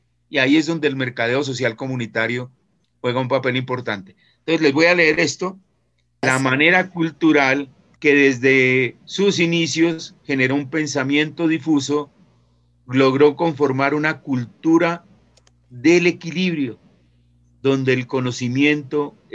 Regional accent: Colombia; lo que nos hizo como colombianos lo que somos hoy en día

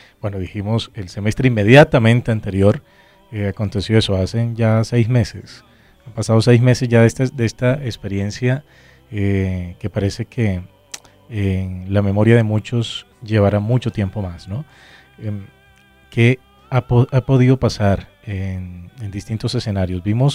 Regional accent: Colombia; que enfrentamos nosotros como colombianos en particular respecto al cuidado del medio ambiente

